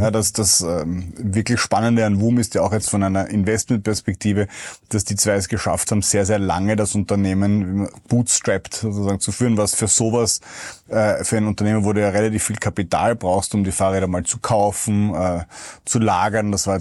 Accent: Vienna, Austria; Ich war damals junger Papa, 2017, von einem damals 3-Jährigen und 1-Jährigen und als Wiener noch dazu

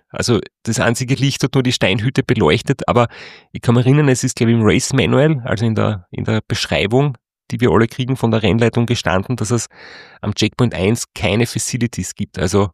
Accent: Austria; accent: Austrian dialect; Und ja, ich hoffe, man versteht es auch weiter nördlich jetzt, als wir da in Österreich sind.

